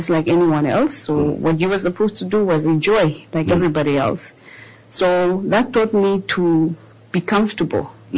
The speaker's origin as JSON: {"language": "English", "town": "Swakopmund", "region": "Erongo", "country": "Namibia", "tie": "born or raised there", "said": "because I grew up in Mondesa."}